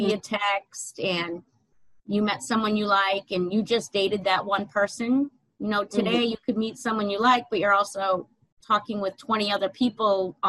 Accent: Boston, Massachusetts, United States; I'm from the Boston area. So we tend to be a little bit more abrupt and, you know, assertive and crass.

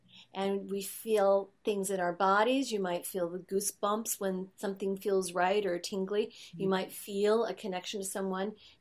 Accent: Overland Park, Kansas, United States; but I was growing up in Overland Park, Kansas, and in Overland Park, Kansas, it's really suburban.

